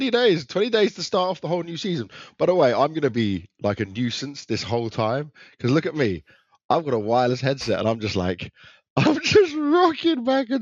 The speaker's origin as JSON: {"language": "English", "country": "United Kingdom", "said": "even as a British person, we can be a little bit too much sometimes."}